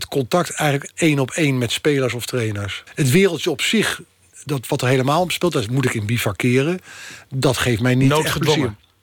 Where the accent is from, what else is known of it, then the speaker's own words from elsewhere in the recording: The Hague, South Holland, Netherlands; mijn hart zit wel als Hagenees en vanuit mijn familie verweven bij de club.